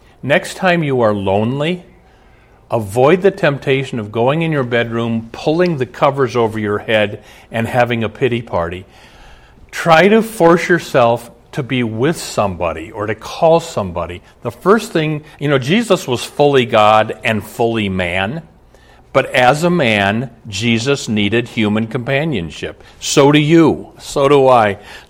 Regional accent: Omaha, Nebraska, United States; I was 18 years old. I grew up in Omaha. I drive to college, first year of college. I drive 800 miles to Texas where I don't know hardly anybody.

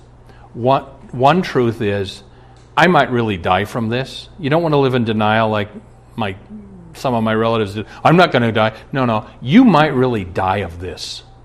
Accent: Omaha, Nebraska, United States; We're taping this up in Minneapolis. I grew up in Omaha, 390 miles south.

